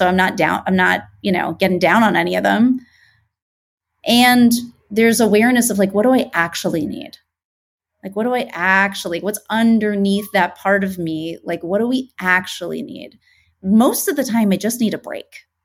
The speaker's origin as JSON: {"language": "English", "region": "New York", "country": "United States", "tie": "born or raised there", "lives_now": "Los Angeles, United States", "said": "So like I am a New Yorker. I live in Los Angeles now, but just being a born and raised New Yorker, my general walking pace is incredibly fast."}